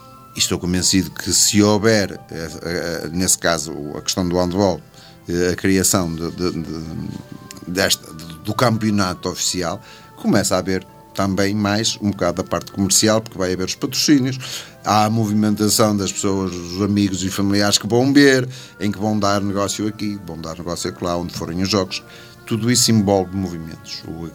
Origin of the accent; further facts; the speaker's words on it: Penafiel, Norte, Portugal; Nós até somos daqui de Penafiel